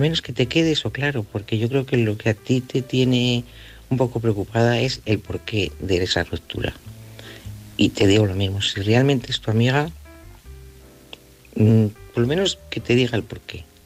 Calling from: Salamanca, Castile and León, Spain; de Salamanca.

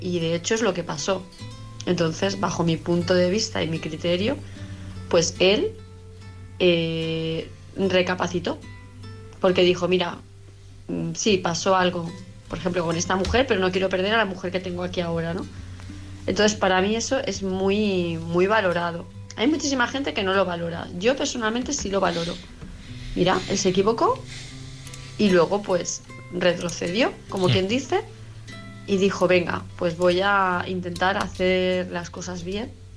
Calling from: Palma de Mallorca, Balearic Islands, Spain; de Palma de Mallorca

